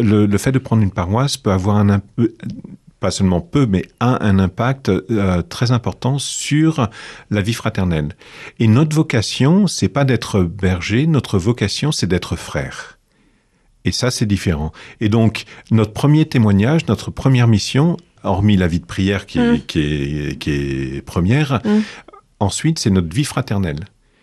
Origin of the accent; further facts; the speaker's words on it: France; moved away; parce que ça fait 23 ans que je suis parti de la France